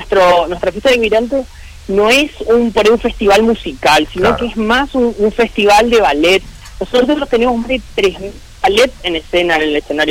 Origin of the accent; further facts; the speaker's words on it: Misiones, Argentina; como todos nosotros que somos de Misiones ya sabemos que el clima hasta hay que esperar hasta último momento